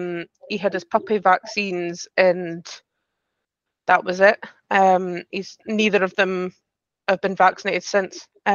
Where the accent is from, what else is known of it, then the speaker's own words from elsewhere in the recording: Aberdeen, Scotland, United Kingdom; I'm from Aberdeen in Scotland.